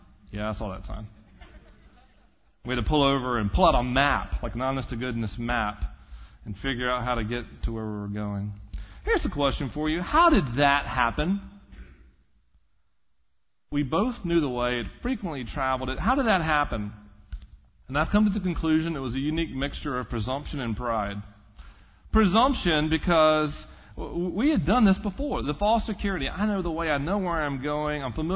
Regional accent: the South, United States; And I'm from the South, where hyperbole is the norm.

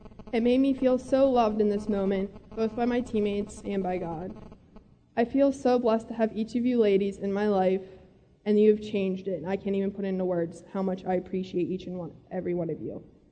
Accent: Indiana, Pennsylvania, United States; I come from Indiana, PA, which is a small college town.

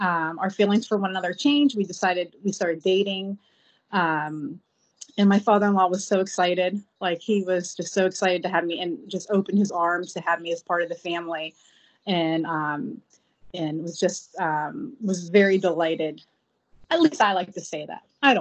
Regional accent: Beaver Falls, Pennsylvania, United States; I grew up in Beaver Falls, born and raised. And when I was younger, when I was probably about in first grade, my parents moved on to 11th Street Hill in Beaver Falls.

